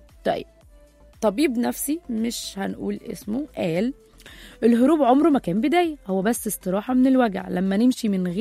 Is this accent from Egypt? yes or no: yes; Egypt; احنا كمجتمع مصري وعربي بنحب نتناسى